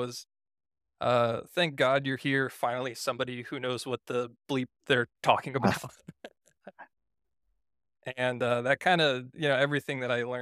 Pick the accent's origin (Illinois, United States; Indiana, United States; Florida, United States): Indiana, United States; I hail from Indiana.